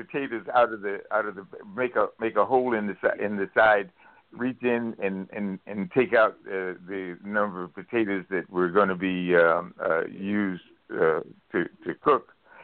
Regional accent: North Carolina, United States; I love sweet potatoes, and sweet potatoes was one of the staples as I was growing up in North Carolina.

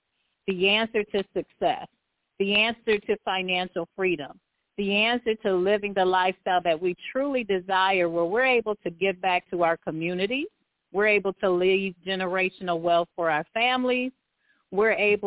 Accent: Milwaukee, Wisconsin, United States; But I am from Milwaukee.

